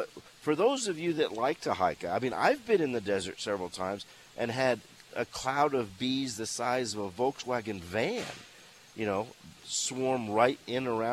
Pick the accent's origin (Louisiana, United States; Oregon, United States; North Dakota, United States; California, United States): Louisiana, United States; the young man from Louisiana comes from a town that's not more than 5 miles from my hometown in Louisiana.